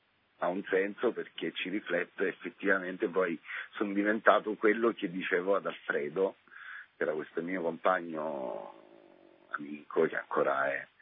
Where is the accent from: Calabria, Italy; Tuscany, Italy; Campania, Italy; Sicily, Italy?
Sicily, Italy; Sciacca; in una città di provincia di fronte all'Africa, perché sono di Sciacca, che è in provincia di Agrigento